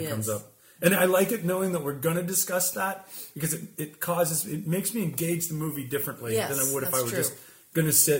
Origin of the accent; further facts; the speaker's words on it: Ohio, United States; Yeah, I'm from Ohio, and that's where it's from, hence the name.